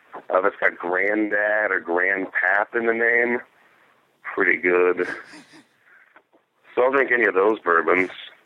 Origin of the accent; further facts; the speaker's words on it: Leavenworth, Kansas, United States; growing up in Leavenworth, that's the first city in Kansas, you know, and there's a lot of history there